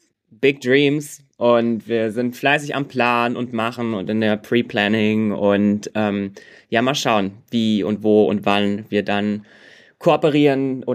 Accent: Berlin, Germany; Als Berliner grusel ich mich auch so in München.

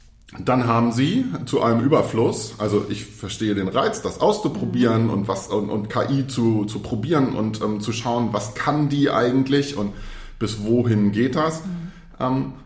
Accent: Schleswig-Holstein, Germany; Ich komme aus Schleswig-Holstein.

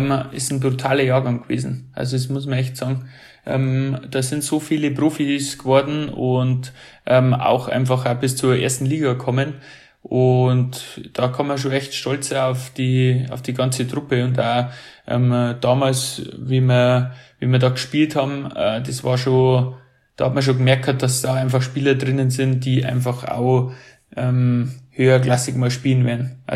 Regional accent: Hansenried, Bavaria, Germany; weil ich bin ja aus Hansenried, das ist das Dorf daneben.

